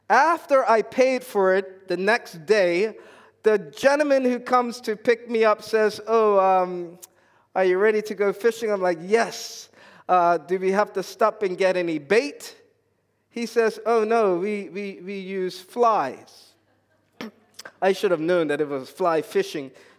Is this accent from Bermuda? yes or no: yes; Bermuda; In growing up in Bermuda, there's lots of fishing that we've done.